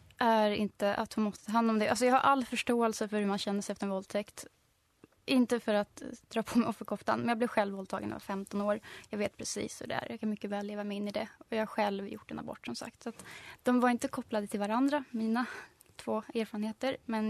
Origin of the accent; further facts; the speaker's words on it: Iran; jag kommer själv från Iran